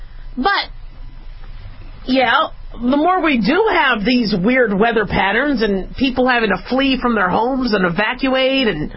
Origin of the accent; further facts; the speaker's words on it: Phoenix, Arizona, United States; also born or lived in Las Vegas / Los Angeles; I've lived in the desert for most of my life. I was born in L.A., but I grew up in Phoenix and Las Vegas.